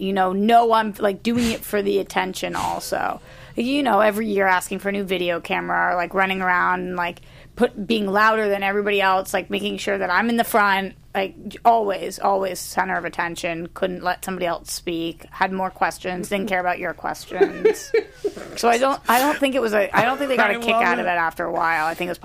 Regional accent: Newton, Massachusetts, United States; Two of the terrorists stayed in Newton, which is my hometown, overnight at a hotel

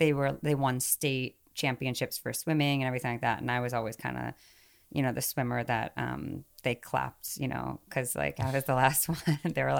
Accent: Indiana, United States; born there; I was born like 20 minutes outside Chicago, so not like really like deep Indiana, but definitely Midwest.

